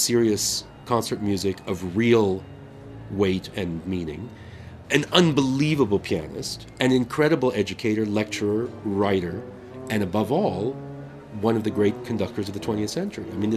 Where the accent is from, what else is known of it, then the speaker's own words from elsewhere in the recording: New York, United States; Growing up, he was my hometown conductor, because growing up in New York, he was the music director of the New York Philharmonic.